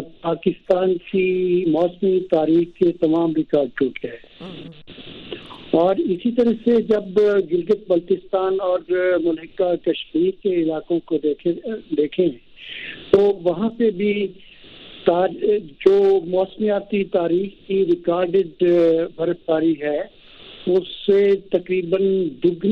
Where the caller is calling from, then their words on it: Neelum Valley, Azad Kashmir, Pakistan; وادی نیلم سے عرض کر رہا ہوں.